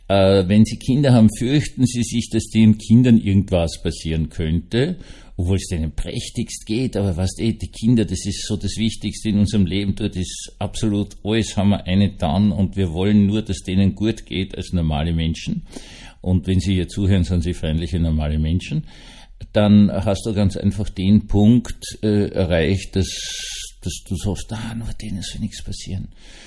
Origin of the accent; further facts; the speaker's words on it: Vienna, Austria; Also ich als Wiener ja auch vor die Preisen, nicht?